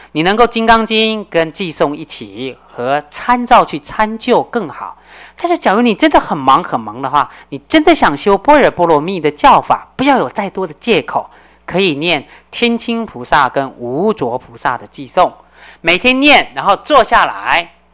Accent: China; 我们中国人比较喜欢读经，因为中国人喜欢讲详细啊

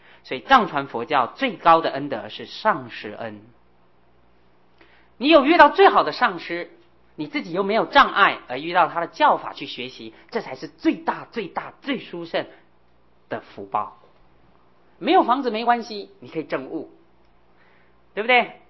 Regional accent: China; 我自己做中国人，我们要很真诚的面对自己的民族性

